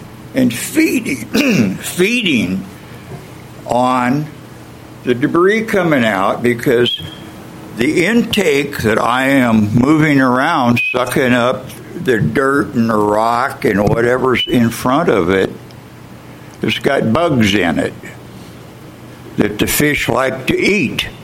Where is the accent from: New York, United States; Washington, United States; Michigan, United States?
Washington, United States; Camas; also born or lived in Vancouver, United States; I was born here in Vancouver, Washington. I grew up in Camas, Washington. I am a veteran. I'm college educated.